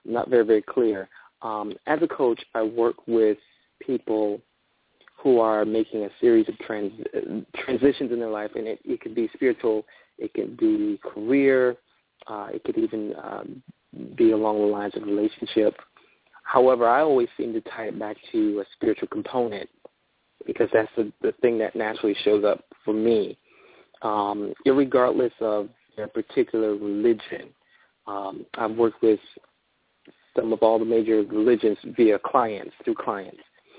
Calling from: Florida, United States; I'm calling from Florida.

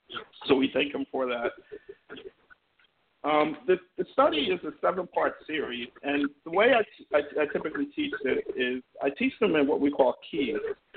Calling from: Wayne, New Jersey, United States; And I'm calling in from Calvary Temple, Wayne, New Jersey.

